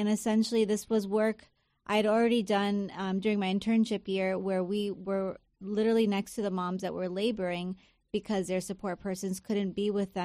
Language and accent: English; East Coast, United States; now in Twentynine Palms, United States; So in a nutshell, I'm originally from the East Coast. We came out here about 10 years ago. Marine Corps brought us to 29 Palms.